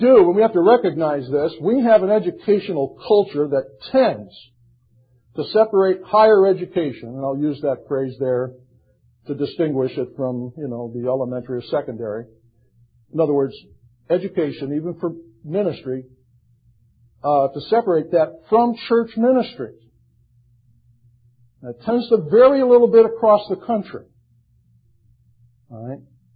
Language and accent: English; United States; Now, as an American, I can't go into Bhutan